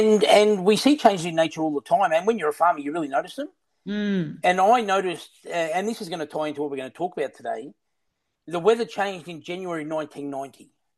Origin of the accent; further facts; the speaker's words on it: Melbourne, Victoria, Australia; So just to start my journey, I'm from the Yarra Valley in Melbourne as a strawberry farmer. We had a family business and I was on the farm.